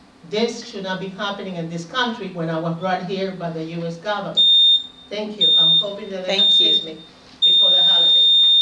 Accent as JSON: {"language": "English", "region": "Havana", "country": "Cuba", "lives_now": "United States", "said": "I'm the lady from Havana, Cuba"}